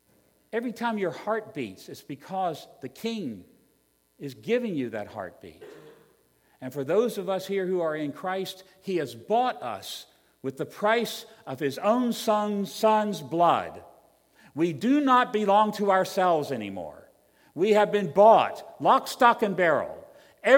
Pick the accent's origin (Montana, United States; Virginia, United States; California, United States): Virginia, United States; I come from Virginia. We have the best state flag in the Union.